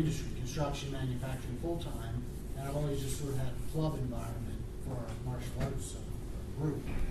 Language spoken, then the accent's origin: English; Maryland, United States; from Maryland.